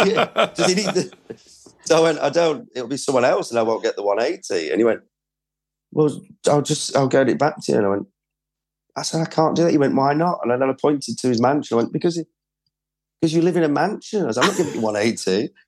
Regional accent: Preston, North West England, United Kingdom; moved away as an adult; I was, yeah. But I did leave. I think a lot of people find it hard to place my accent because I left at 18 and then didn't really return.

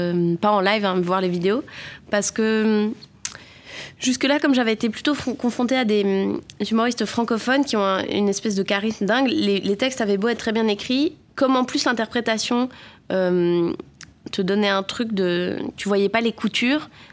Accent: Geneva, Switzerland; Donc moi, j'ai grandi à Genève et il y a une grosse scène alternative.

